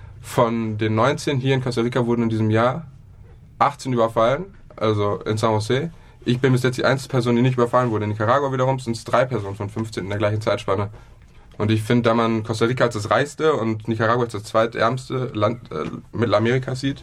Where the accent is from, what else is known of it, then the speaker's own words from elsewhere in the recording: Germany; Also wenn ich mir also als Deutscher quasi dann auch das Bild der Schweiz stelle